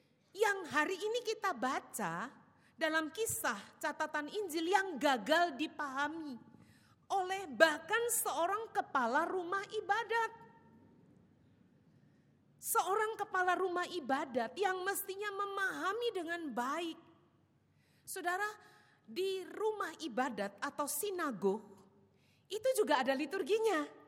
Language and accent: Indonesian; Surabaya, East Java, Indonesia; Oh ya, saya dari Manyar Surabaya.